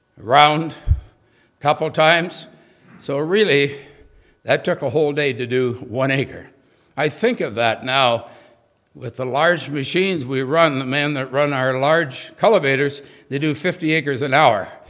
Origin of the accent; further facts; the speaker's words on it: Ontario, Canada; I grew up in Northern Ontario, as a child